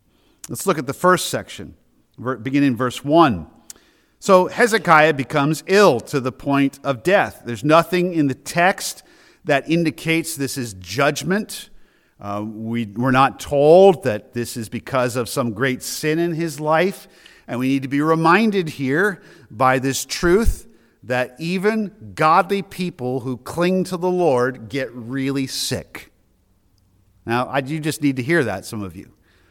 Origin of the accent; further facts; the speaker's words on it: Portsmouth, New Hampshire, United States; born there; but I was born in Portsmouth, so I'm a little attached to it.